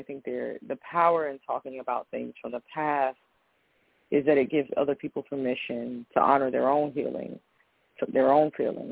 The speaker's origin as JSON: {"language": "English", "town": "Winston-Salem", "region": "North Carolina", "country": "United States", "tie": "born there", "said": "I was born in Winston-Salem, North Carolina."}